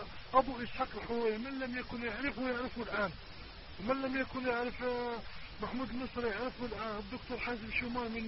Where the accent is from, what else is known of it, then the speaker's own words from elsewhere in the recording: Morocco; أنا من المغرب الشقيق لمصر